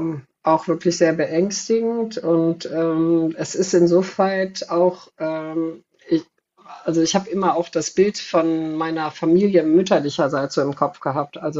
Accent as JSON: {"language": "German", "region": "Rhineland", "country": "Germany", "said": "und ich war Rheinländerin"}